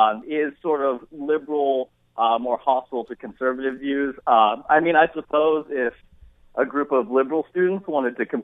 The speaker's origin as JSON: {"language": "English", "region": "Oregon", "country": "United States", "tie": "born or raised there", "said": "I grew up in Eastern Oregon, and I can tell you, growing up in Eastern Oregon and then moving over to the western side of the state to go to college."}